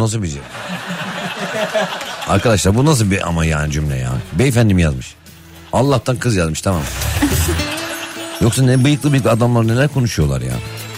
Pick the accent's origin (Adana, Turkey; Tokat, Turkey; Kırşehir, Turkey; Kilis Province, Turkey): Tokat, Turkey; Aynı da öyle diyoruz yani. Hmm. Tokatlıyız evet. Ama ya dadı falan yok bizim kültürümüzde.